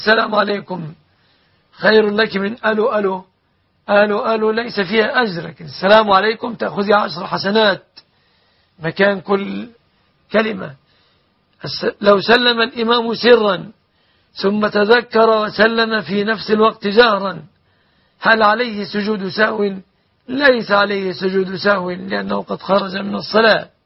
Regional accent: Egypt; بلادنا مصر

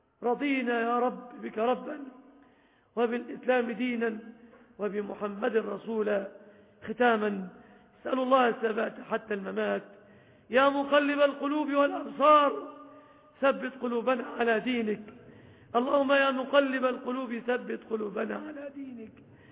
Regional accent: Egypt

